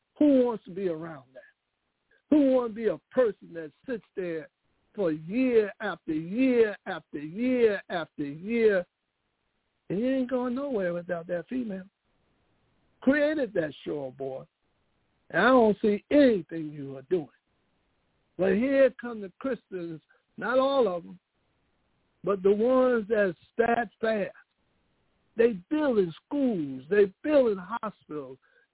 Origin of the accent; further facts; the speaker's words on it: New Jersey, United States; Well, I'm just using us because I'm from Jersey.